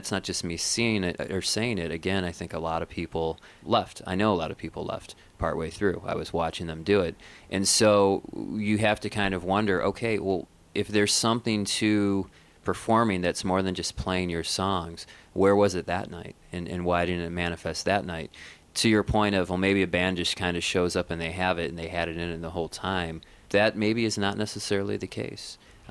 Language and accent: English; Midwest, United States; From the Midwest.